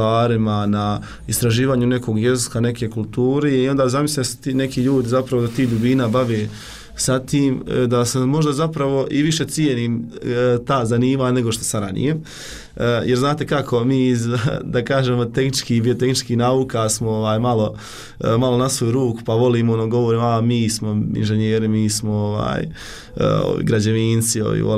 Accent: Miljevina, Republika Srpska, Bosnia & Herzegovina; Ja sam iz Foče, to jest iz Miljevine kod Foče, imam 23 godine

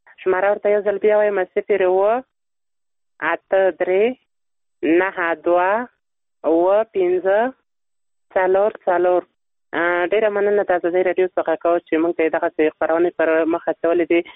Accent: Nangarhar, Afghanistan; اوسه یم د ننګرهار ولایت څخه.

